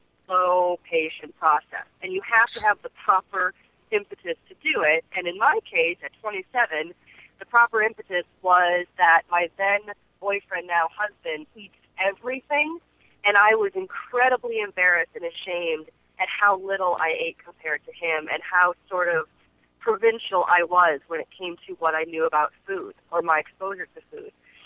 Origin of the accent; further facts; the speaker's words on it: Midwest, United States; growing up in the Midwest in the 70s and 80s were mostly going to be frozen.